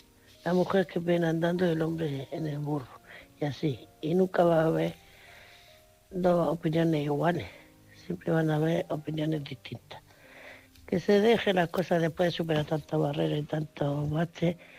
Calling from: Murcia, Region of Murcia, Spain; Soy corresponsal de Murcia

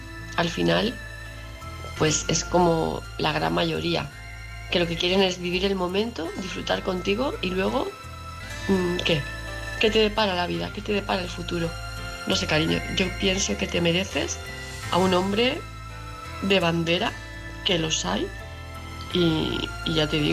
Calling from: Palma de Mallorca, Balearic Islands, Spain; de Palma de Mallorca.

